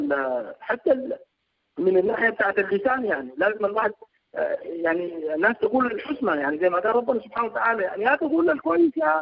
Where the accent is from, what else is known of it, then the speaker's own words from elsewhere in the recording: Khartoum, Sudan; ونحن مما قمنا وتربينا يعني لقينا انه نحن تربينا في الخرطوم يعني في الامتداد